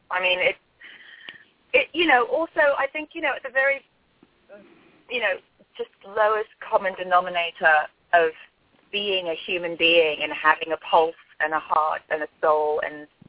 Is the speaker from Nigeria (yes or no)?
yes; Nigeria; I'm from Nigeria, and unfortunately, recently they outlawed homosexuality as punishable by death. I'm also biracial, and my parents met in this country